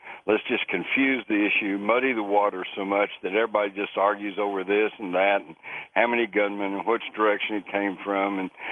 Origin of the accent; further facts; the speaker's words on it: Fort Worth, Texas, United States; I partied in Dallas. I grew up in Fort Worth. I was going to school in Denton at North Texas University.